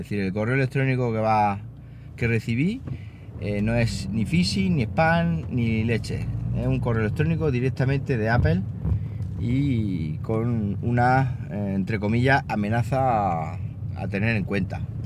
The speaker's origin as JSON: {"language": "Spanish", "region": "Andalusia", "country": "Spain", "moved": "yes", "said": "aunque yo esté en Castilla-La Mancha, Andalucía es mi tierra, siempre lo ha sido y siempre lo será."}